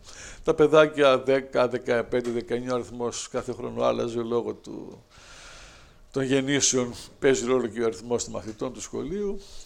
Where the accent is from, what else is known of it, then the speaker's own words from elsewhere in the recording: Piraeus, Attica, Greece; εγώ γεννήθηκα στον Πειραιά και μεγάλωσα εδώ και ανδρώθηκα εδώ.